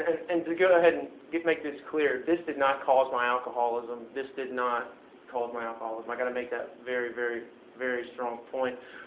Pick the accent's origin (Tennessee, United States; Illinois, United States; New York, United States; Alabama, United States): Tennessee, United States; Memphis; moved away as an adult; now in Atlanta, United States; I'm 22 years old. I was born in Memphis, Tennessee, and lived there my entire life. I've only been here in Atlanta for a little over 2 years.